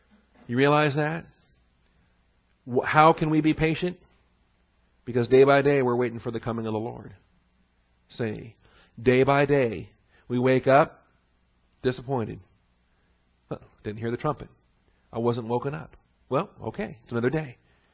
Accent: Seattle, Washington, United States; Maybe it's because I'm a city boy. All right, I grew up in Seattle and the big lights and the concrete and all that.

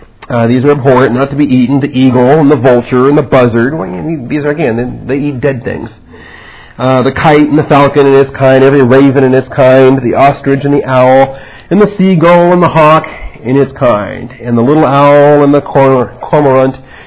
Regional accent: Seattle, Washington, United States; I grew up in Seattle, and you'd think I'd be a big seafood nut

